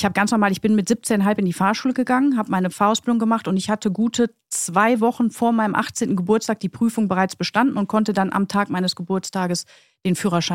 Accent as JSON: {"language": "German", "region": "North Rhine-Westphalia", "country": "Germany", "said": "Ich komme aus dem Ruhrpott und das ist eine typische Arbeiterfamilie."}